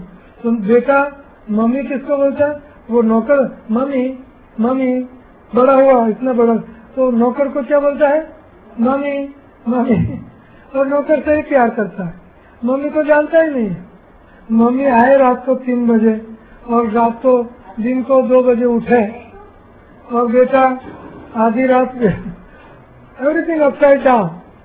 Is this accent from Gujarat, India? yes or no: yes; Gujarat, India; गांवड़िया भाषा में बोल रहा हूँ, मैं देहाती हूँ, मैं गाँव से हूँ, गुजरात के छोटे से, हाँ, गांवड़ी भाषा, बड़ौदा की भाषा, आपके गुरु महाराज के गांव की, मैं बड़ौदा का हूँ, तो बड़ौदा की भाषा में, बड़ौदा शहर है लेकिन मैं गांव का हूँ, तो गांव की भाषा हूँ।